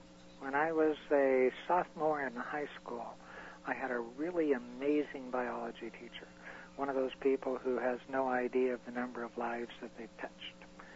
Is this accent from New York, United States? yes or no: no; Oakland, California, United States; born there; I was born in Oakland, California, January of 1947.